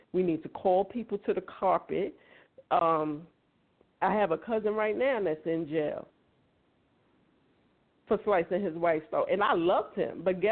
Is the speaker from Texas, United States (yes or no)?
no; Brooklyn, New York, United States; now in South Carolina, United States; Most of you know I'm from Brooklyn. When I moved down here in 2003, South Carolina was like in the top three when it came to domestic violence.